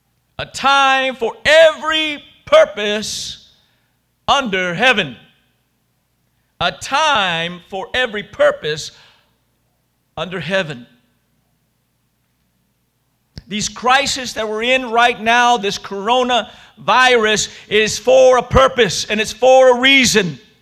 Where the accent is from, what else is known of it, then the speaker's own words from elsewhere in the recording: California, United States; now in Minnesota, United States; I am from California. We don't understand seasons in California. But I moved to Minnesota.